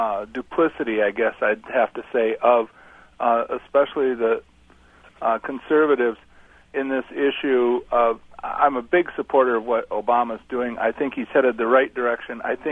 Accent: Michigan, United States; I'm from Michigan here

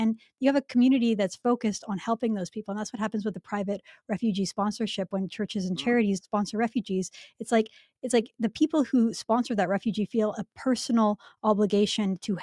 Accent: Vancouver, British Columbia, Canada; I grew up in Vancouver

